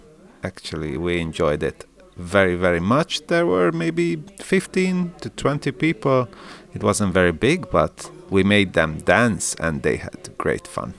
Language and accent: English; Hungary; English is a second language; I am from Hungary